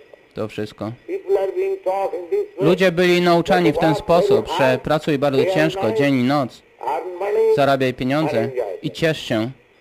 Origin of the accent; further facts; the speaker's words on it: India; Polish is a second language; U nas w Indiach pożywienie, chciałem powiedzieć, ci sprzedawcy, oni wspaniale dekorują na ulicach, aby sprzedać to.